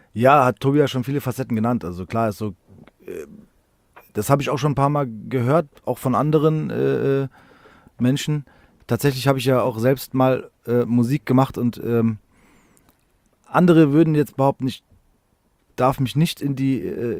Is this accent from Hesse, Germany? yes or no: yes; Frankfurt, Hesse, Germany; Ich habe es jetzt nach Kronberg geschafft, endlich. Aber tatsächlich, nee, ich bin in Frankfurt geboren, also in Rödelheim, um genau zu sein, und da auch aufgewachsen. Und also ich bin wirklich nie aus Frankfurt weg gewesen, außer zum Urlaub.